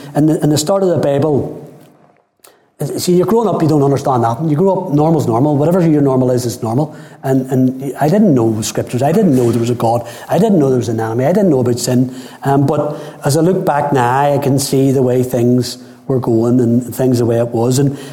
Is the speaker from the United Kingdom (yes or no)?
yes; Belfast, Northern Ireland, United Kingdom; But I was born in East Belfast in 1961, and quickly moved to Highfield, which had been up the top of the Shankill.